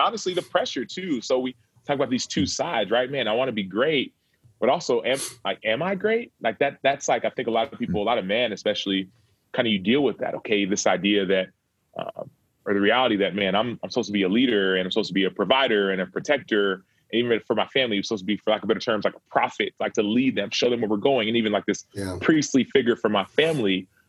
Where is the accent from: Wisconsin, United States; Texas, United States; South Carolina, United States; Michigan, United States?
Texas, United States; Dallas; born there; They were born and raised there, and they came to America in their early 20s. And I was born in Dallas, and I have two older sisters and a little brother.